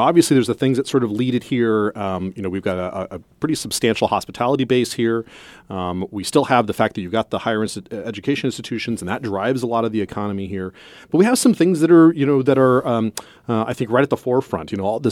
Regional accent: Tempe, Arizona, United States; So I'm originally from Tempe, Arizona.

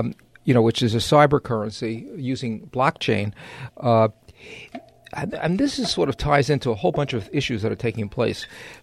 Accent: New York, United States; accent: New York; The only reason I haven't gone back is I'm afraid to get my New York accent back.

